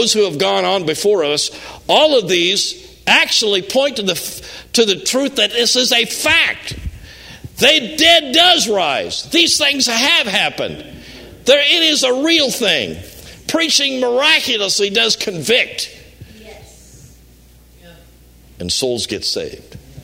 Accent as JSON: {"language": "English", "region": "Kansas", "country": "United States", "tie": "born or raised there", "said": "I was raised in Kansas. So I wasn't a farmer, but I had a lot of friends that were."}